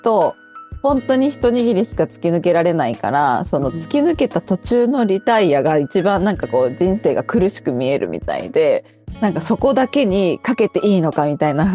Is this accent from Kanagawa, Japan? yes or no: yes; Yokosuka, Kanagawa, Japan; その中1の時点で、私は横須賀出身で